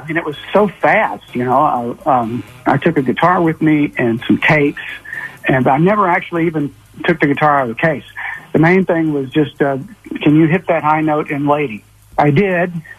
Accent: Montgomery, Alabama, United States; I went back to my hometown, and at the invitation of some friends that I played with before I left Montgomery

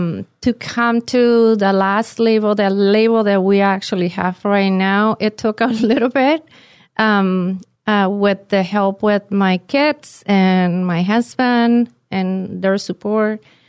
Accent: Lima, Peru; English is a second language; I'm original from Peru, Lima.

